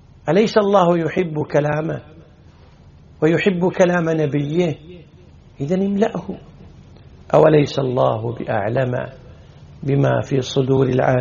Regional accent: Kuwait; المثل عندنا بالكويت يقول: اللي ما يعرفك ما يثمنك

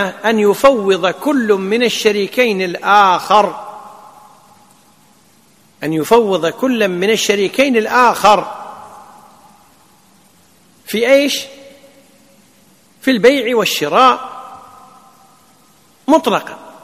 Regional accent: Kuwait; وهي المعمول به عندنا في الكويت في وزارة التجارة

